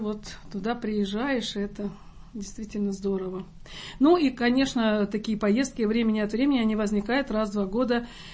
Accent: Donetsk, Donetsk Oblast, Ukraine; Ну, это моя родина. Я родилась и выросла в Донецке, на Донбассе, как раньше говорили. Там мама моя до сих пор живет.

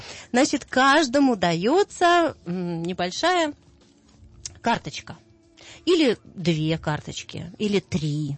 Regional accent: Russia; того, с чем мы вернулись из Грузии на родину, в Россию

